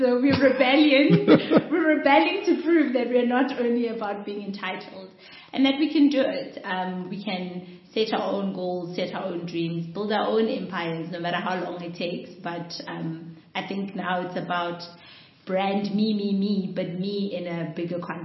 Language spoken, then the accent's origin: English; Orlando Gardens, Gauteng, South Africa; I mean, like, I grew up in Orlando Gardens, like, years ago, and I always ran a spaza shop.